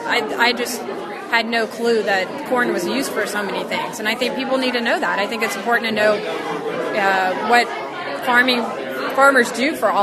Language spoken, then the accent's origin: English; Texas, United States; I'm from Texas